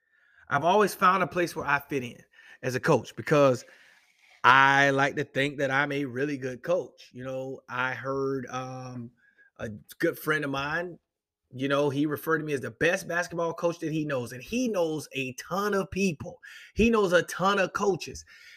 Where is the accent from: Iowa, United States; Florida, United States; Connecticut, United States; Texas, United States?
Florida, United States; Jacksonville; So, growing up in Jacksonville, Florida, man, my dad was a preacher.